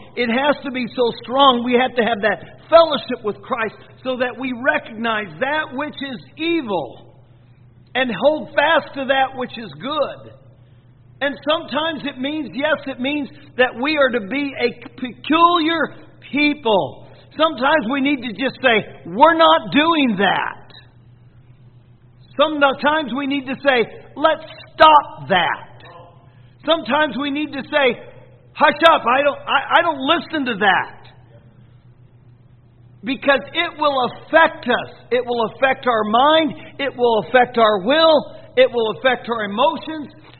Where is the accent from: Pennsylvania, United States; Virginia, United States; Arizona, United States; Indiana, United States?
Indiana, United States; Marion; I live in Marion. That's my hometown.